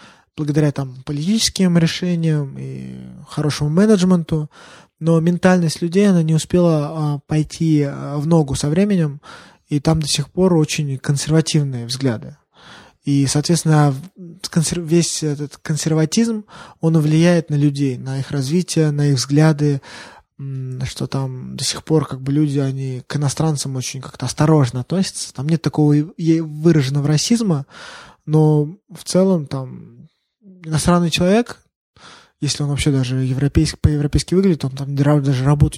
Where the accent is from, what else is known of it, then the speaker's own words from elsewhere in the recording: Moscow, Russia; Возможно, это потому, что я вырос в Москве, и мы как бы разговариваем на одном языке.